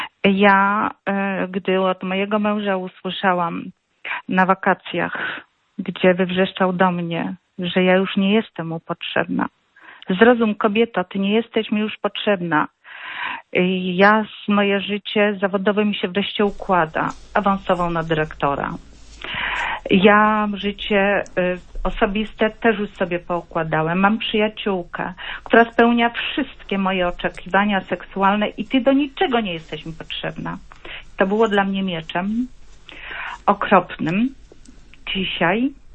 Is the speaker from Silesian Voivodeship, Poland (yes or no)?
no; Sanok, Subcarpathian Voivodeship, Poland; ja jestem z Sanoka.